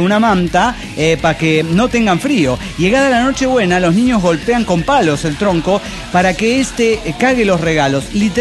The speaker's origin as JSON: {"language": "Spanish", "region": "Chiapas", "country": "Mexico", "accent": "Chiapa de Corzo", "said": "Y yo, por ejemplo, soy de Chiapas y particularmente con acento chiapacorseño."}